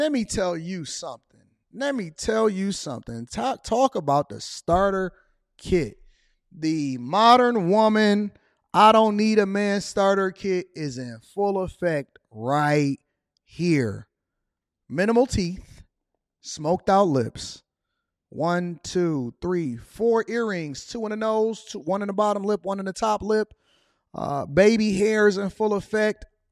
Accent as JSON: {"language": "English", "town": "Pittsburgh", "region": "Pennsylvania", "country": "United States", "said": "I'm from Pittsburgh, and I think this is dangerous."}